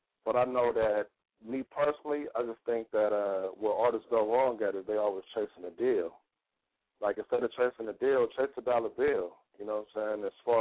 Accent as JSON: {"language": "English", "town": "Los Angeles", "region": "California", "country": "United States", "said": "I'm from the west side of South Central LA. You know what I'm saying? Out that Crenshaw District."}